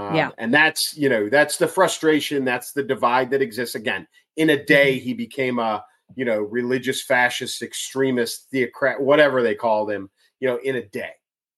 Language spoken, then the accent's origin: English; United States; is one of the most frustrating things there is for me as an American citizen.